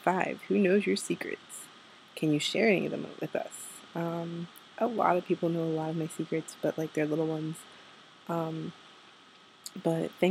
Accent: Germany; I'm American, but I grew up in Germany.

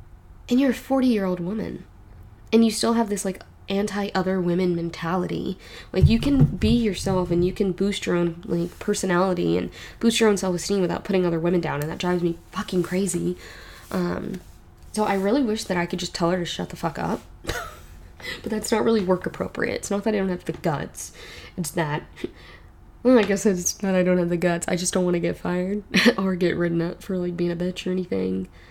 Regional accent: Arkansas, United States; accent: country; I can switch in and out of my country accent fairly easily, going back to the being from Arkansas thing, because surprisingly enough, Arkansas accents are different than Texas accents.

